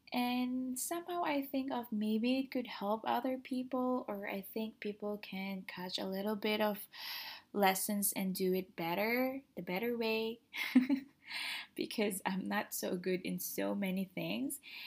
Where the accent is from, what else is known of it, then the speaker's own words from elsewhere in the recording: Philippines; So yeah, so I came from the Philippines. I am made and raised in the Philippines. I'm very proud Filipina, and I love my country